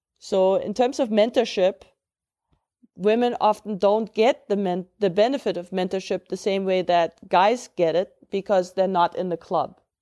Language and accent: English; Germany; English is a second language; I grew up in Germany, and also history teachers.